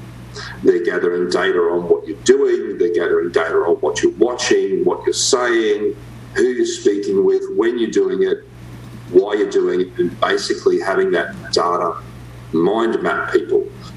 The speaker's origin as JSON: {"language": "English", "country": "Australia", "tie": "born or raised there", "also_born_or_lived": "Dubai, United Arab Emirates", "moved": "yes", "said": "So I grew up in Australia, spent 9 years in Dubai in the Middle East."}